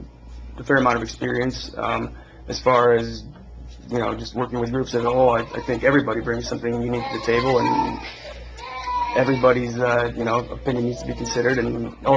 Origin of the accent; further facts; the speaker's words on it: Tecumseh, Michigan, United States; I grew up in Tecumseh, Michigan. So not too far from here.